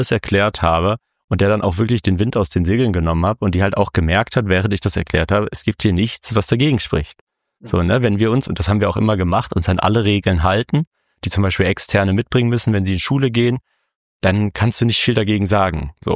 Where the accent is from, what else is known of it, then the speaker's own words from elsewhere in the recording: Berlin, Germany; also ich komme selber aus Berlin, bin ja auch groß geworden